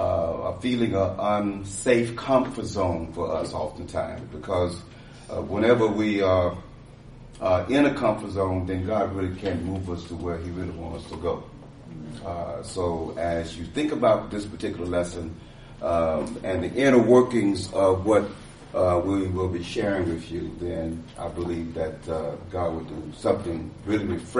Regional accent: Texas, United States; I don't have a favorite team. I'm from Texas. Grew up as a Cowboy fan

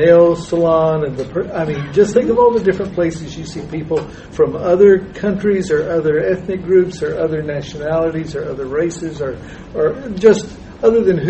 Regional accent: Texas, United States; I was just thinking about when I was a boy growing up in Texas, I didn't know people who were other than me.

